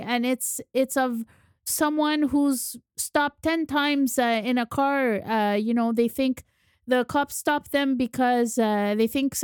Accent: Quebec, Canada; She's a Quebecer through and through, like many of us, born and raised here

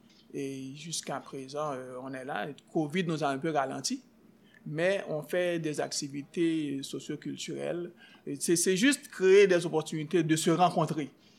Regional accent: Haiti; Oh, oui, je suis haïtien.

